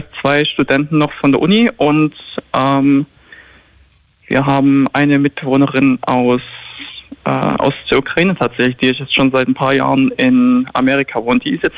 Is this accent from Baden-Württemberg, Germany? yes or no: yes; Stuttgart, Baden-Württemberg, Germany; also born or lived in Dresden; Ich komme aus Stuttgart. Und davor habe ich schon einige Zeit in Dresden meinen Bachelor gemacht